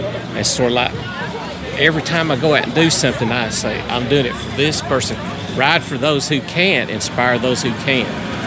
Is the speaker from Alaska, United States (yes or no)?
no; Harrogate, Tennessee, United States; from Harrogate, Tennessee.